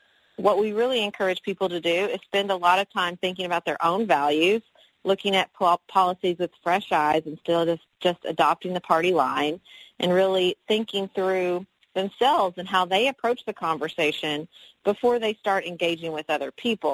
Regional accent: Paducah, Kentucky, United States; I ran for local office in my hometown of Paducah, Kentucky in 2016

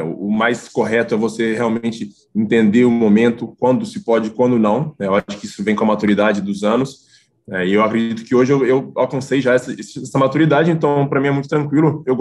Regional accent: Contagem, Minas Gerais, Brazil; alguns meninos aqui lá da minha cidade, em Contagem, Belo Horizonte

